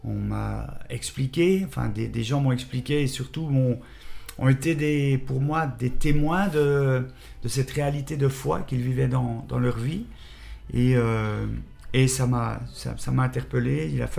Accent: Switzerland; Alors, je viens de Suisse, j'ai 52 ans, je suis marié, père de 4 enfants.

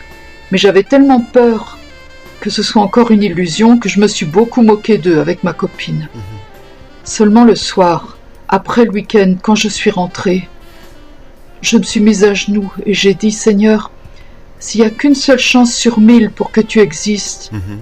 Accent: Verdun, Grand Est, France; born there; now in Nancy, France; Je suis née à Verdun, la ville de la Grande Guerre. Et j'habite à Nancy, près de Nancy, au bord de la forêt, au bord de ma chapelle de verdure. Dans une maison entourée d'un grand jardin

